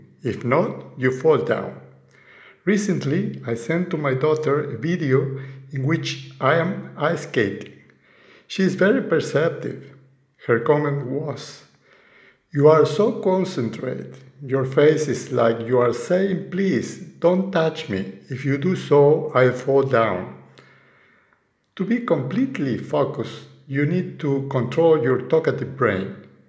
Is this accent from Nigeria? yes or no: no; Argentina; English is a second language; I am from Argentina, and I want to share my thoughts about ice skating and speaking English as a foreign language.